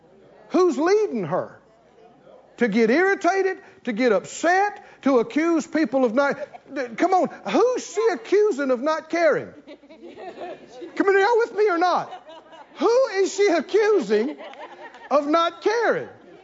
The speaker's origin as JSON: {"language": "English", "region": "the South", "country": "United States", "tie": "born or raised there", "said": "I come from the South. We grew up on a farm. We had cotton fields. We had corn fields. We had bean fields."}